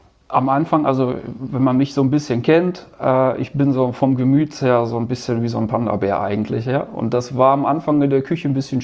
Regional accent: North Rhine-Westphalia, Germany; Also ich bin ja Ostwestfale

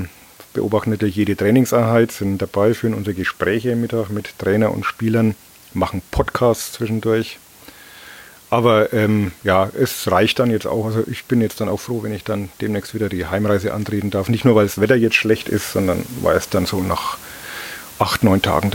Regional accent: Bavaria, Germany; Also ich bin ja aus Oberfranken und da sagt man einen Butter.

